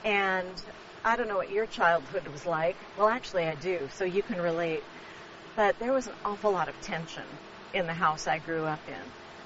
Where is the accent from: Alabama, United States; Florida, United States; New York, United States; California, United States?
California, United States; Lodi; born there; I was born in Lodi.